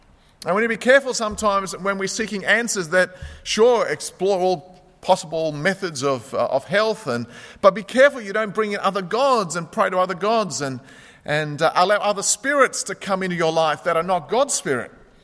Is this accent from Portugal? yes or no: no; Australia; born there; I was born in Australia, so I guess I'm a Christian.